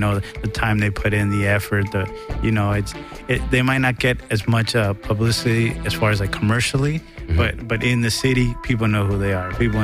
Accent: Huntington Park, California, United States; Where I grew up in Huntington Park, Southgate, NTS was a big crew

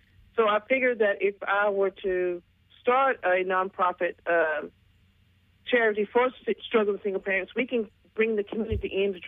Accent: Hot Springs, Arkansas, United States; I'm from Hot Springs, Arkansas.

